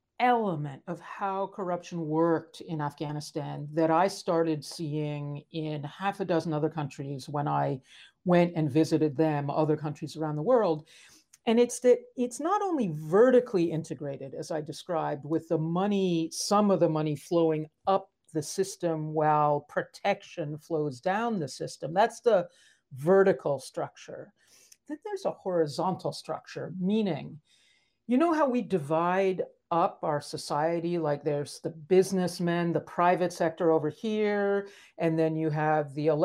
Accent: West Virginia, United States; take a look at, I'm from West Virginia, and one of my senators is Joe Manchin.

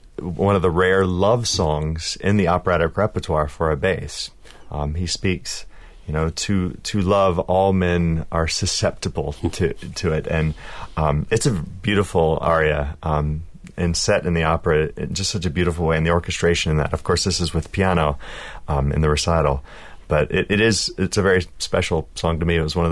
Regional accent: Tallahassee, Florida, United States; I grew up in Tallahassee, Florida, North Florida Panhandle.

